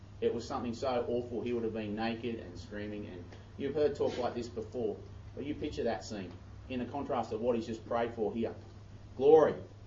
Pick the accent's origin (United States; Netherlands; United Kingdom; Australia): Australia; I'm an Aussie ruler.